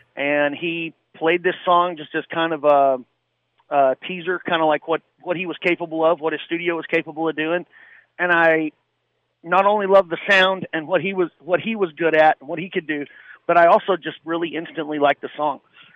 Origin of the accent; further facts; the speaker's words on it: Olney, Texas, United States; I'm from Alney, Texas.